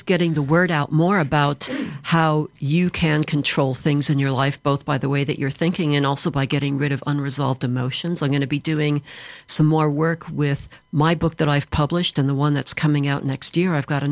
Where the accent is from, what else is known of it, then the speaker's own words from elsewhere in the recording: United States; now in United Kingdom; growing up in the States like I did, it was something that you did every year